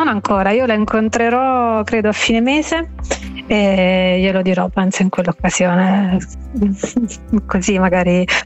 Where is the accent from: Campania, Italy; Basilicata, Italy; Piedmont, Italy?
Basilicata, Italy; Potenza; siamo entrambe nate e cresciute a Potenza